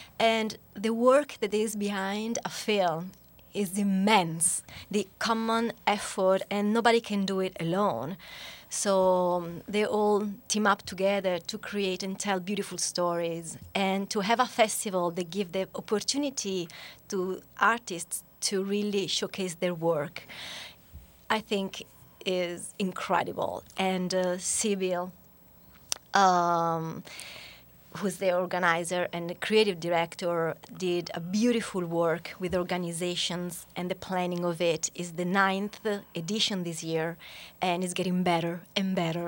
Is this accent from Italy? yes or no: yes; Italy; English is a second language; moved away as an adult; now in United States; So I'm from Italy, although I have no accent at all from the country of Italy.